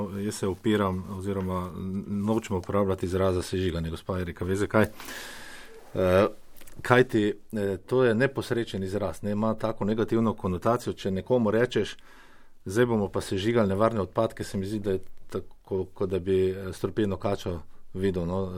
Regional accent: Celje, Savinja, Slovenia; mogoče tudi zato, ker prihajam iz Celja

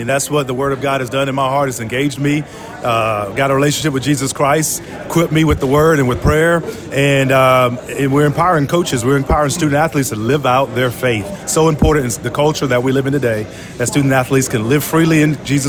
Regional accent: Greensboro, North Carolina, United States; I'm forever grateful for that leader coming to the inner city, Gray Warren Homes in Greensboro, North Carolina, to share the good news with my brother and them.

